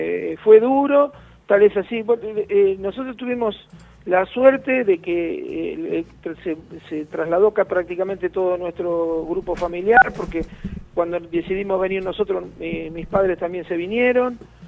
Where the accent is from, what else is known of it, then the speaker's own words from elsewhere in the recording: Lanús, Buenos Aires Province, Argentina; Yo soy originario de Lanús, y estaba, después que me casé me fui a vivir a Banfield, cerquita de Lanús.